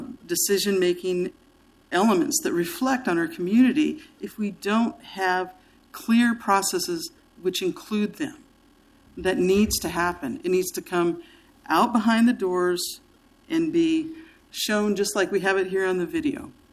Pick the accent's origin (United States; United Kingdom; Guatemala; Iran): United States; Portland; I'm from Portland. I was born and raised here.